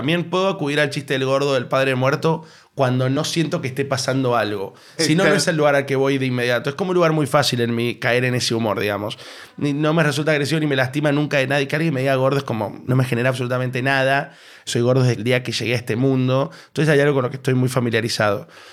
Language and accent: Spanish; San Juan, Argentina; accent: San Juan; now in Buenos Aires, Argentina; Acá en Buenos Aires causa un poco, en el programa sobre todo, causa un poco de gracia cuando hablo con acento sanjuanino